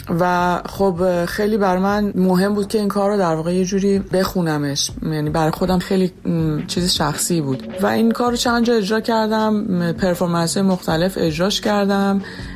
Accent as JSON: {"language": "Persian", "country": "Iran", "moved": "yes", "lives_now": "France", "said": "7 سال پیش از ایران مهاجرت کردم به فرانسه"}